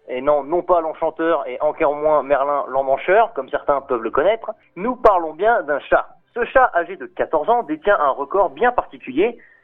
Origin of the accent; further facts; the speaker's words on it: Caen, Normandy, France; born there; Vous ne le savez peut-être pas, mais chez moi, à Caen, dans ma Normandie natale, j'ai 3 chats.